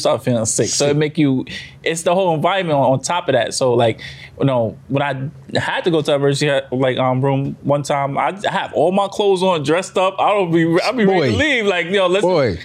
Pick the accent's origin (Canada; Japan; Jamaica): Jamaica; So I hate hospitals, one, because you said I'm Jamaican. That's why I think natural remedy.